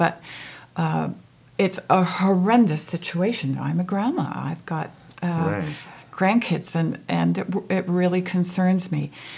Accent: Canada; what do I or what can I as a Canadian citizen do, a member of this state?

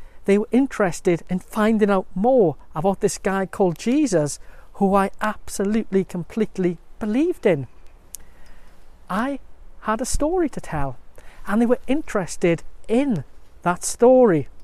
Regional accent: Merthyr Tydfil, Wales, United Kingdom; It was Saturday night out with the boys in my hometown of Merthyr Tydfil. You see, I grew up in this town with these guys who came like brothers to me.

